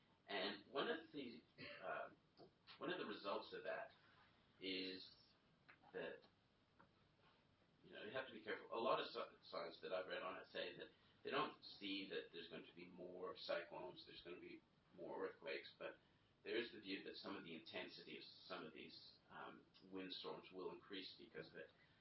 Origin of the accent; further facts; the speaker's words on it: Canada; now in New Zealand; I come from Canada, which had a huge leaky condo issue.